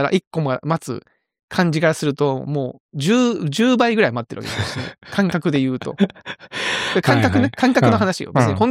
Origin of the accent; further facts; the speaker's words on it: Kyushu, Japan; 九州男児なんだけど、